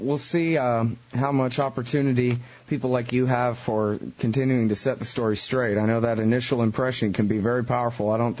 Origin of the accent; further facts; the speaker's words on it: Texas, United States; Got that right. I'm a Texan.